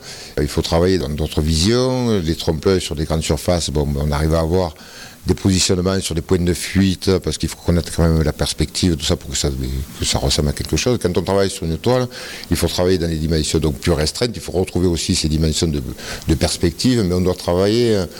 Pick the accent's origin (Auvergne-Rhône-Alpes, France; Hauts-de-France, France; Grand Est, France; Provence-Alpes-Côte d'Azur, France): Provence-Alpes-Côte d'Azur, France; Digne; also born or lived in Paris; Je suis dinois, je suis né à Digne, à l'ancien hôpital. Je suis de famille dinoise. J'ai voyagé un peu, bon, j'ai fait des études ailleurs, j'ai vécu à Paris aussi, j'ai vécu un peu dans notre pays, en Europe. Mais je suis revenu à Digne